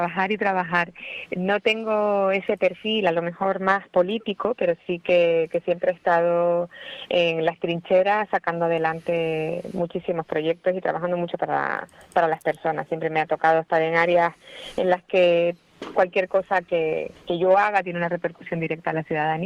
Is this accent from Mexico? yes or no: no; Canary Islands, Spain; Yo soy canaria desde, vamos, la puntita de los dedos de los pies hasta el último pelito de la cabeza.